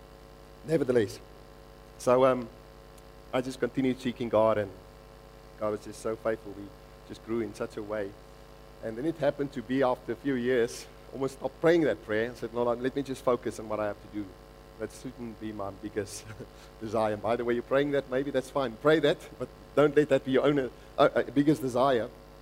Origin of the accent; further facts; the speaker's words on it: Namibia; now in London, United Kingdom; So we grew up in Namibia, and then we're there for quite a while. And then in 2003, moved to London.